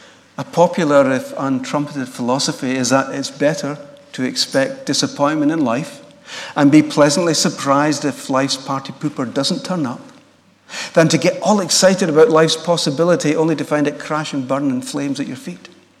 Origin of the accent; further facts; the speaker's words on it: Scotland, United Kingdom; We're Scottish and miserably proud of it.